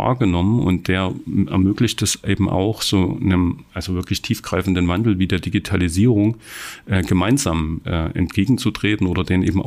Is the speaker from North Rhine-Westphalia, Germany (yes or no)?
no; Saxony, Germany; Ich bin selber, wie gesagt, im Erzgebirge aufgewachsen.